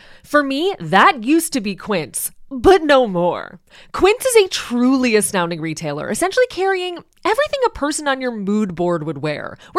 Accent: United States; Like, I'm an American. I don't know why I don't know basic Christmas stuff.

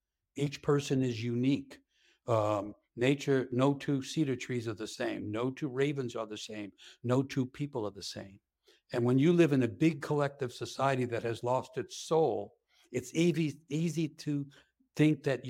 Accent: New York, United States; I grew up in New York and in a more or less Irish-American community where everyone was in favor of the war.

